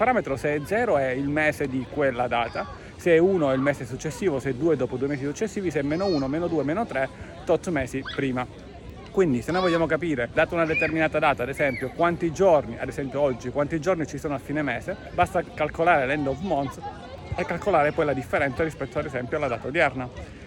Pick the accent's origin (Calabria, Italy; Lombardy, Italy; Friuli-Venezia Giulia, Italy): Calabria, Italy; da buon calabrese dico che qui c'è tanto di chapeau